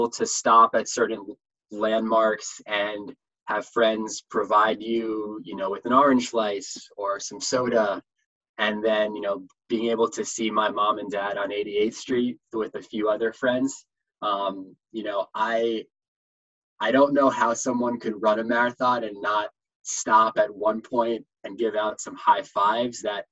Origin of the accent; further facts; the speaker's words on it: New York City, New York, United States; I grew up in New York, spent the majority of my childhood on First Avenue.